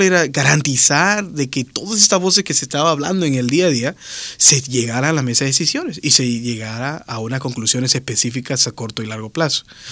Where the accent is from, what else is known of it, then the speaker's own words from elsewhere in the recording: Lima, Peru; now in United States; yo soy originario de Lima, del Perú. Uh-huh. Y tengo en Estados Unidos, llegué en el 99 como parte de una comunidad religiosa.